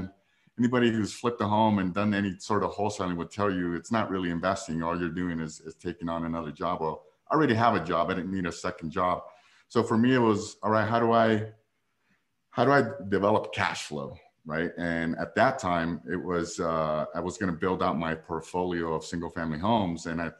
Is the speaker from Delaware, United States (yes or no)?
no; Denver, Colorado, United States; Anyways, I'm from Denver, Colorado. If anybody is from Denver, I'd be happy to meet with you.